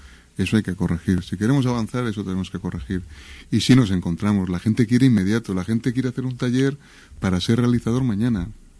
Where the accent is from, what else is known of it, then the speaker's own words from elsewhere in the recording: Basque Country, Spain; born there; Yo, por ejemplo, que nací en Margen Izquierda, sí, yo ya nací en un mundo en crisis. Margen Izquierda siempre estuvo en crisis.